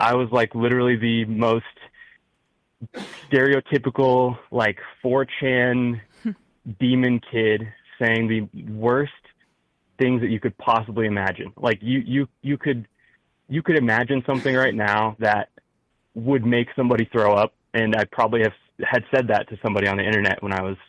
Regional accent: Midwest, United States; accent: Midwest; sorry, my Midwest accent, kicks in sometimes

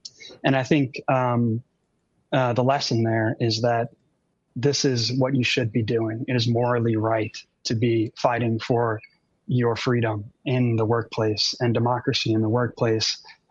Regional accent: St. Bernard Parish, Louisiana, United States; I'm from the New Orleans area, and specifically St. Bernard Parish.

